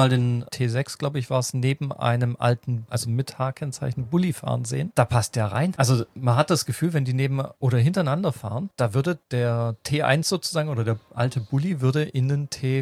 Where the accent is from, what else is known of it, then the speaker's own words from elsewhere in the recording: Austria; weil ich bin ja zur Hälfte in Österreich aufgewachsen